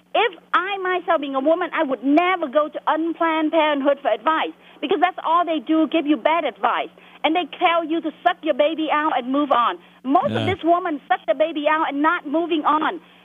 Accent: Vietnam; English is a second language; now in United States; I grew up in Vietnam. I came from Vietnam. I came from a communist country.

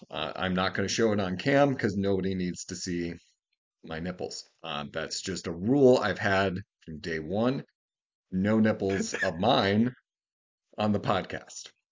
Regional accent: Milwaukee, Wisconsin, United States; I was pushing for Milwaukee. I wanted it in my hometown.

